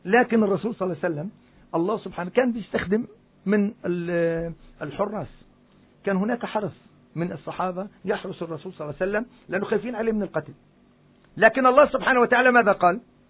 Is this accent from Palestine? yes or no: yes; Palestine; عندنا في فلسطين